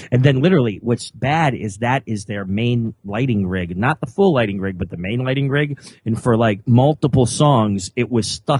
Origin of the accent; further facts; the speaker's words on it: Pennsylvania, United States; despite the fact that I'm from Pennsylvania, I didn't realize how Philly and Camden were all set up.